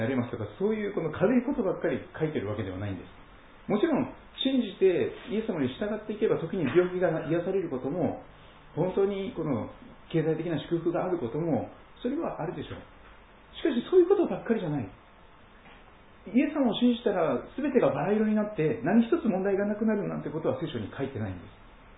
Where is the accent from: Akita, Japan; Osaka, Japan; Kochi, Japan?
Kochi, Japan; 私の生まれ育った四国にはですね、高知のところにはこの囲碁荘という言葉があるんです。